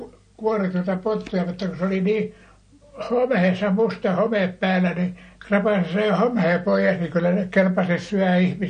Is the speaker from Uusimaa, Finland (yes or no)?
no; Karsikkojärvi, Lapland, Finland; born there; Karsikkojärvessä Vojakkalasta 8 kilometriä mettässä.